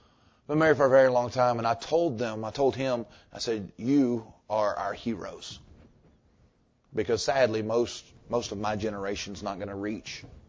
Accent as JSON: {"language": "English", "country": "United States", "said": "am I actually encouraging something that, as an American, I would find offensive?"}